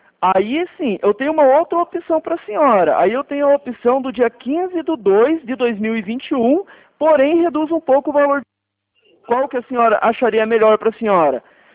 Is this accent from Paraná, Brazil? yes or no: yes; Curitiba, Paraná, Brazil; Eu sou aqui do Paraná, Curitiba.